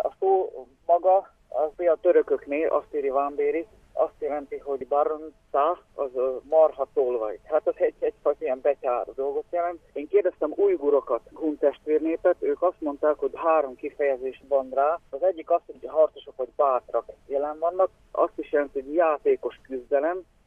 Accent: Dunajská Streda, Trnava Region, Slovakia; én Dunaszerdahelyen születtem, és ott is nevelkedtem. Ott csak ez volt.

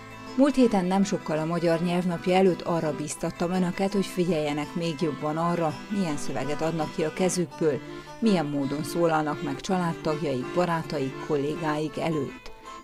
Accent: Sândominic, Harghita, Romania; én a székelyföldi Csíkszentdomokoson nőttem fel, ahol mondhatni könnyű volt megélni a magyarságom.

